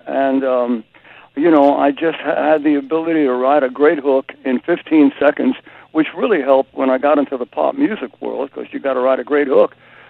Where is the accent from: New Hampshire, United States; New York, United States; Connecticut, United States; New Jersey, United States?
New York, United States; You know, I've got soot in my blood. I don't know. I'm a New Yorker.